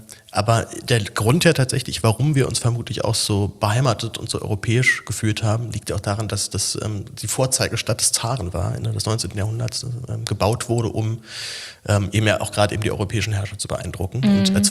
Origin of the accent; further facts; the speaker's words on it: Berlin, Germany; Ich, als Berliner haut mich sowas ja nicht so komplett um.